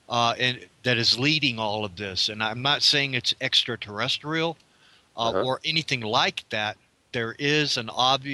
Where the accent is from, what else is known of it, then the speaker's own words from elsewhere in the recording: Frankfurt, Hesse, Germany; also born or lived in Darmstadt / Wiesbaden / Heidelberg; And I lived and went to high school in Frankfurt and Darmstadt, Germany. And I lived in Wiesbaden. I was born in Heidelberg.